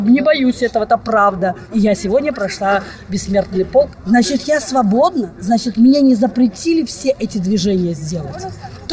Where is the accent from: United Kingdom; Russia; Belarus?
Belarus; Я из Белоруссии, и у меня на родине тоже моих ветеранов практически уже никого нет.